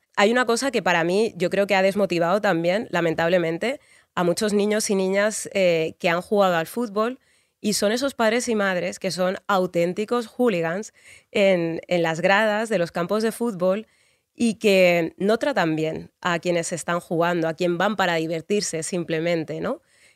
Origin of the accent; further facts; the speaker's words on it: Alcorcón, Community of Madrid, Spain; soy mujer leída como negra aquí. En otros contextos, pues a lo mejor me leen como mestiza, vete tú a saber cómo, pero además soy de Alcorcón